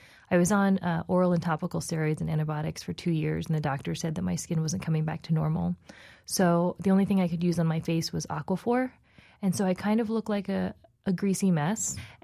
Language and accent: English; New Jersey, United States; I'm not Japanese. I'm from New Jersey. I look Asian, and I am. I'm Taiwanese ethnically.